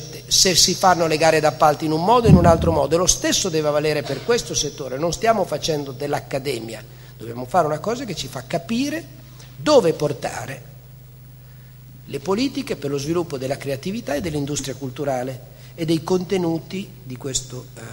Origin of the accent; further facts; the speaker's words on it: Emilia-Romagna, Italy; Lo dico da Emiliano Romagnolo con qualche autocritica.